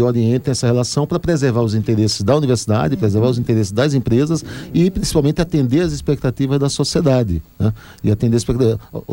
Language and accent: Portuguese; Recife, Pernambuco, Brazil; Eu sou recifense, sou pernambucano.